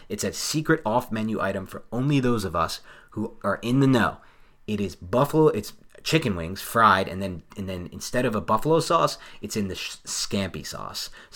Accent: West Orange, New Jersey, United States; now in Orange, United States; I just want to let you know, Dan, I live in Orange. Lumby, my man, dude, I grew up in West Orange. Orange is right down the hill from us.

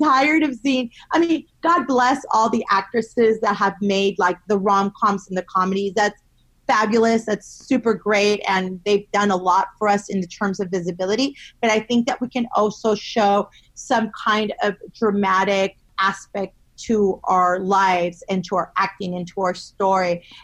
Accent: United States; And she's going to be speaking in English because I'm American. So I want an American story.

